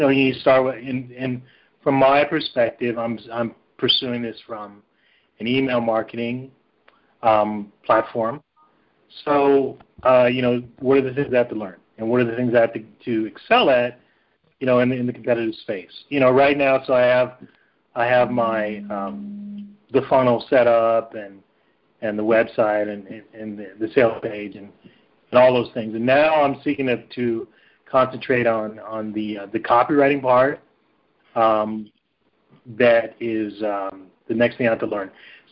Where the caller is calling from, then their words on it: Dallas, Texas, United States; also from Dallas.